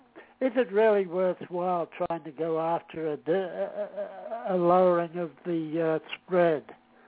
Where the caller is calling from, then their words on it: Toronto, Ontario, Canada; I'm 416 from Toronto, Canada.